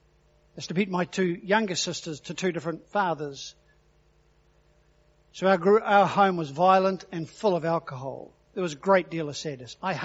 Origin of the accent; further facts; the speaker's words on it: Auckland, New Zealand; So at 13, I fly back down to the South Island. We left and went to Auckland, by the way. So I grew up in Auckland